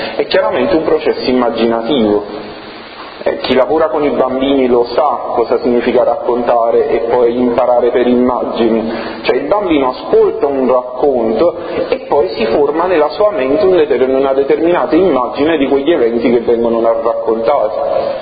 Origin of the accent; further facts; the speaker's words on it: Naples, Campania, Italy; Vabbè, noi siamo napoletani